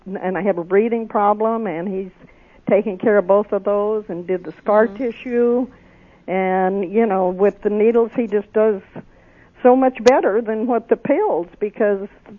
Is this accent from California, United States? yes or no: yes; Bellflower, California, United States; I'm from Bellflower, California, and I'm retired.